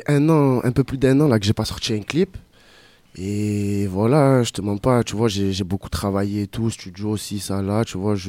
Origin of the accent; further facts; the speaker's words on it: Toulon, Provence-Alpes-Côte d'Azur, France; Voilà, moi, je viens de Toulon. Du coup, on a fait la route à Marseille, là, à côté.